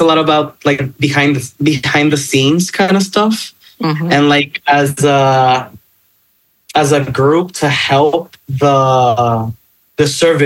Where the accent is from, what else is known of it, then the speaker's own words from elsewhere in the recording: Aguadilla, Puerto Rico; I study in San Juan, which is the capital of Puerto Rico. And I'm from Aguadilla, which is in the northwest of the island.